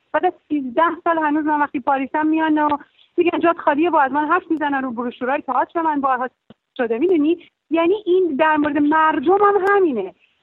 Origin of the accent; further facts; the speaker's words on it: Iran; moved away as an adult; فکر کردم من هیچ کاری ازم دیگه تو ایران بر نمیاد و خیلی دلشکسته و اینا از ایران اومدم بیرون